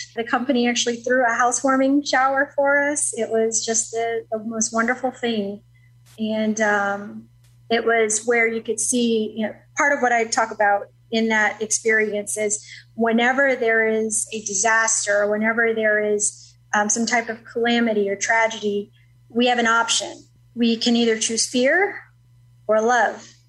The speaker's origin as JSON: {"language": "English", "town": "New Orleans", "region": "Louisiana", "country": "United States", "moved": "yes", "said": "Originally New Orleans."}